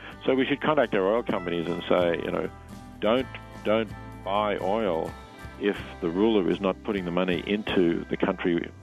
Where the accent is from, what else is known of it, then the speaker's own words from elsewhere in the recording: Australia; I'm Australian